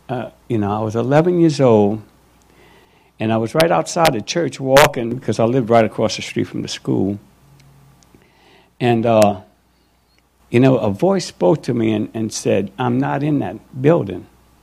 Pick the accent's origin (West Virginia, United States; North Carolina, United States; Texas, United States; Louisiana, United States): Louisiana, United States; New Orleans; I was born in New Orleans, and I had an older sister, an older brother, and then a younger sister that was adopted. And we lived in the 8th Ward. That's where we lived.